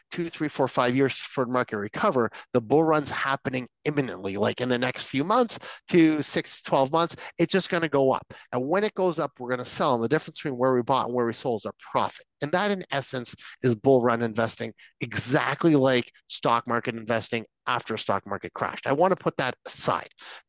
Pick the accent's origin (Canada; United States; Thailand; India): Canada; So since I'm Canadian